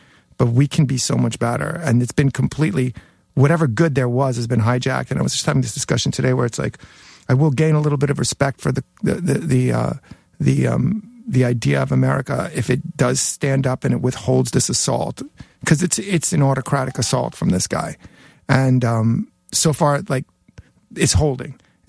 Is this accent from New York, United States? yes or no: yes; Jackson Heights, New York, United States; For my first half of my high school, I went to Newtown High School